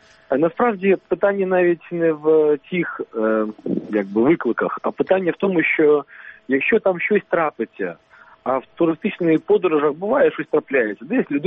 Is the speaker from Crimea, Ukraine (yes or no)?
yes; Crimea, Ukraine